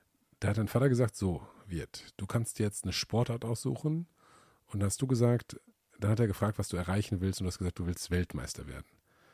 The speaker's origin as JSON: {"language": "German", "country": "Italy", "second_language": "German", "lives_now": "Germany", "said": "ich will einfach meine italienischen Werte in Deutschland leben, aber ich mag auch Deutschland und so, jetzt muss ich mir jetzt eine Lederhose kaufen als Italiener"}